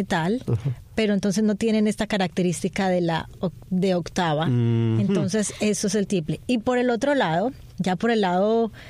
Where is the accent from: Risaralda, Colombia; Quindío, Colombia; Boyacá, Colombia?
Quindío, Colombia; Armenia; born there; nací pues en Armenia, ajá, donde la música folclórica es todavía muy importante.